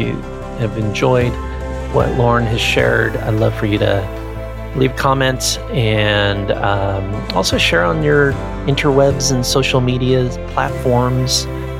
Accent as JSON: {"language": "English", "town": "San Diego", "region": "California", "country": "United States", "tie": "born or raised there", "said": "here in the Southern California area, actually San Diego area, my hometown."}